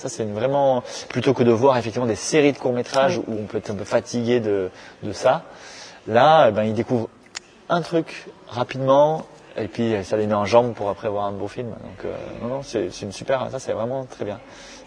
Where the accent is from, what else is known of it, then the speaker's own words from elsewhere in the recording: Agen, Nouvelle-Aquitaine, France; c'est pas loin de ma terre natale, puisque moi je suis d'Agen, je suis un Agenais